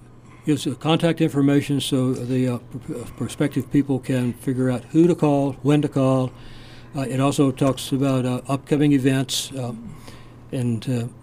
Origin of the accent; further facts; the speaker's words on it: Little Rock, Arkansas, United States; born there; Definitely not. I was born in Little Rock, Arkansas.